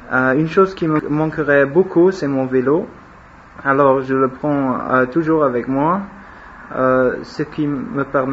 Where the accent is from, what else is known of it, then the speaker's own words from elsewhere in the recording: Germany; French is a second language; moved away; je suis allemand, je vis à l'étranger depuis 3 ans.